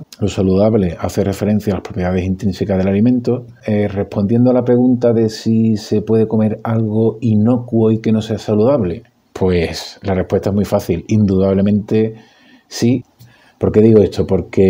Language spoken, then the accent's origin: Spanish; Spain; ya sabes que yo soy español